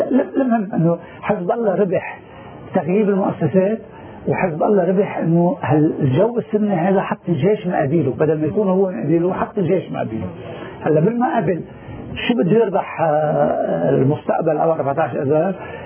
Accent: Lebanon; انا كمواطن لبناني

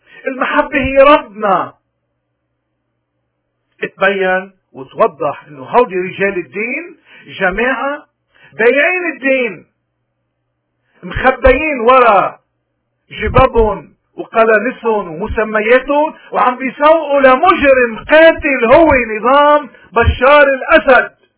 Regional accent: Lebanon; حزب الله بشو بيشبهنا نحن كلبنانيين؟

